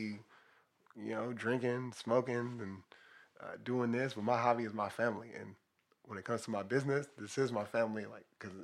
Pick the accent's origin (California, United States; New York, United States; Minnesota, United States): California, United States; Los Angeles; Like, me growing up, I grew up in Watts, Imperial Courts housing projects, you know, gang banging.